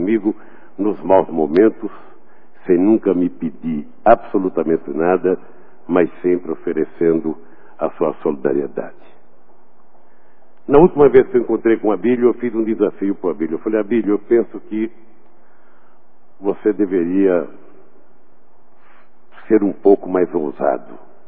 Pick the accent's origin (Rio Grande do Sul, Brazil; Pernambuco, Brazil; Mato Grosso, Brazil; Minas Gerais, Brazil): Pernambuco, Brazil; moved away; Eu vim de Pernambuco para cá